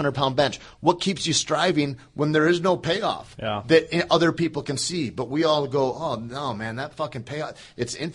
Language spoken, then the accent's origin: English; Michigan, United States; I grew up in Michigan and there's not like a tremendous amount of choices there